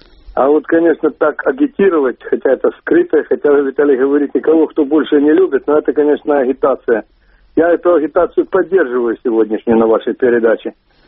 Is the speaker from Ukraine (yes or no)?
yes; Ukraine; Я как украинец.